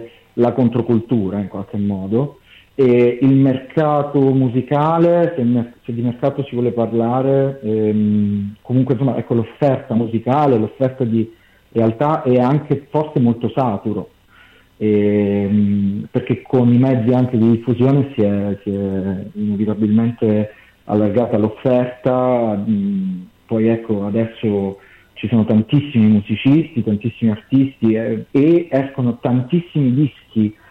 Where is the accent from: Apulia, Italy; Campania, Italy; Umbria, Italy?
Campania, Italy; Naples; Io vengo da Napoli, è una città che adoro